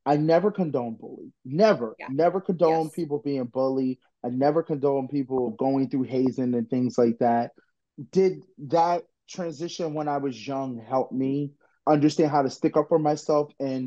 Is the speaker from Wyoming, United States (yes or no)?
no; Philadelphia, Pennsylvania, United States; So I think growing up in Philadelphia, especially growing up in the hood, you gotta have some type of backbone